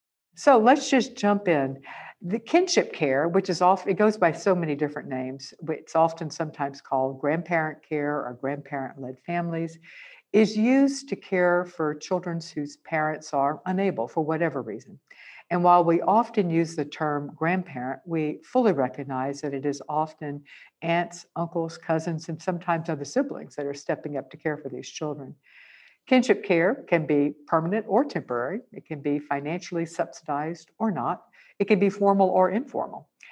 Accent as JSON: {"language": "English", "region": "the South", "country": "United States", "said": "As a Southerner, I can't help but always mispronounce that."}